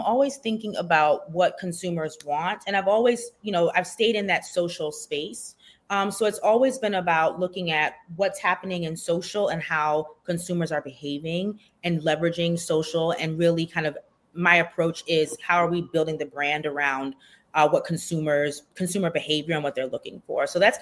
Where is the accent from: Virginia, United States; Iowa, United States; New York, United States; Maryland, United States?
Maryland, United States; So I'm originally from Maryland.